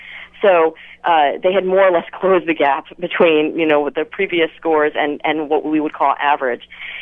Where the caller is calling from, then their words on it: Pennsylvania, United States; And the first part, by the way, I am calling from the Poconos, so I apologize.